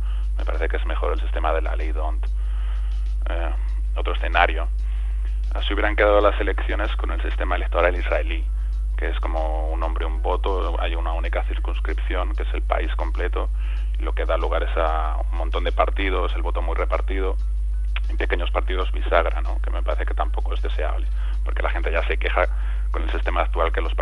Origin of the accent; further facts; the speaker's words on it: Valladolid, Castile and León, Spain; yo soy de Valladolid y tampoco les entiendo